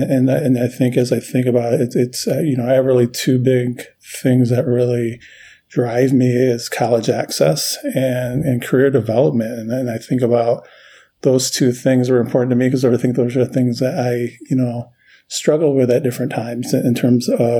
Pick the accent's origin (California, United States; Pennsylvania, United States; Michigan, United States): Michigan, United States; Haslett; I grew up in Haslett, Michigan, which is a suburb of Lansing, in an urban area. I didn't grow up on the reservation